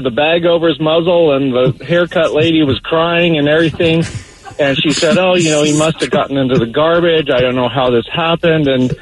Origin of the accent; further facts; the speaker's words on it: Olympia, Washington, United States; And I grew up in Olympia and in a nice neighborhood, and there was a lady there who cut the kids' hair in the neighborhood, as things used to be.